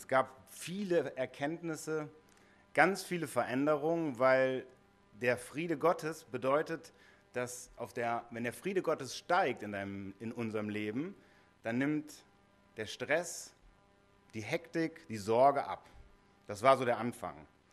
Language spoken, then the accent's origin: German; Nuremberg, Bavaria, Germany; now in Gummersbach, Germany; Ich bin Oberberger eigentlich, ich bin in Nürnberg mal groß geworden, aber 15 Jahre weg vom Oberberg und dann wieder reinkommen